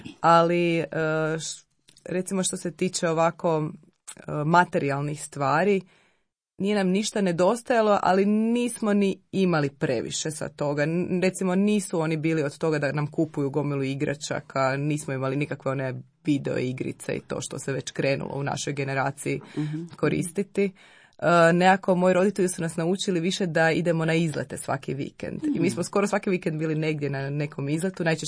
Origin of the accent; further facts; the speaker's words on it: Zagreb, City of Zagreb, Croatia; Pa ja sam evo iz Zagreba. Tata mi je porijeklom Ličanin, mama je Gorsko-Kotarčanka.